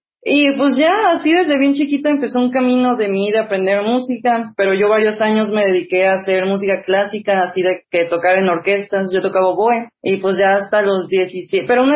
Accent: Mexico; tengo 21 años, soy mexicana

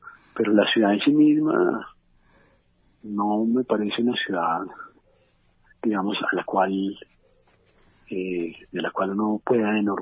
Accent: Bogotá, Bogotá Capital District, Colombia; yo soy bogotano y yo siempre he querido o quería hacer una novela que como trasfondo tuviera la ciudad

